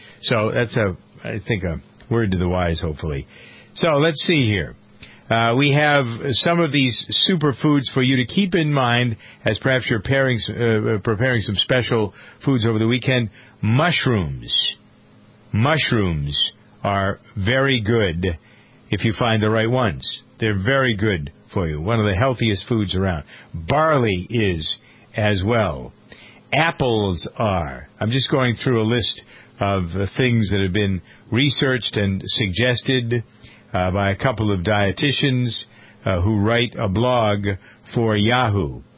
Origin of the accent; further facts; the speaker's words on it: New England, United States; accent: New England; I normally have no problem with whatsoever because I shook my New England accent a long time ago.